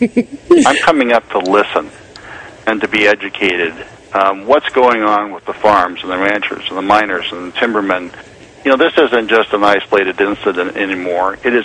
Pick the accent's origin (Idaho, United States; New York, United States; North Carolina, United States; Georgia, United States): Idaho, United States; Pocatello; born there; I was born in Pocatello, Idaho. My best summers were spent with my grandmother.